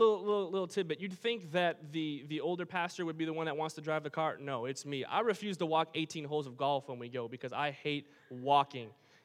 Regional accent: Wisconsin, United States; I'm from Wisconsin. Okay?

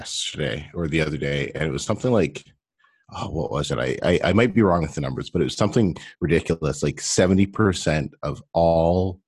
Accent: Canada; now in Mexico; So I'm from Canada, and my wife's from Mexico, Monterey.

